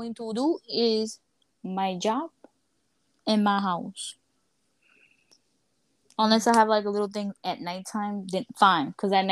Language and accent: English; Dominican Republic; I'm like, I don't give a fuck. I'm from the Dominican Republic. That bitch is hot.